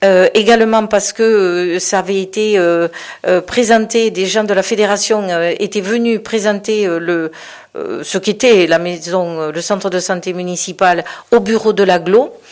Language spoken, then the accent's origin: French; Fleury, France; Je suis d'origine de Fleury. Je connais tous les coins et les recoins de ma commune.